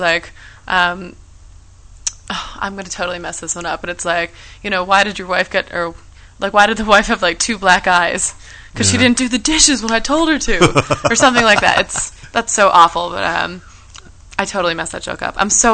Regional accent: New York, United States; Like, we grew up together in New York, and we had the same agent.

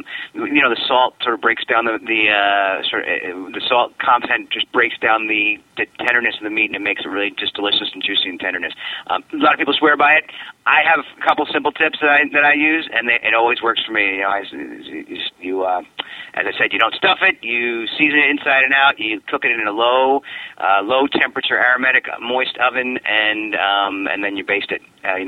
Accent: New York, United States; now in Chicago, United States; I grew up in New York, so it was always there. Now I'm in Chicago

